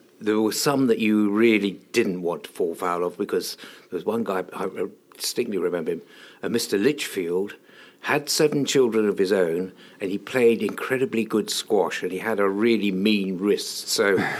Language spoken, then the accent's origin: English; Nairobi, Kenya; born there; Yeah, I was born in Nairobi.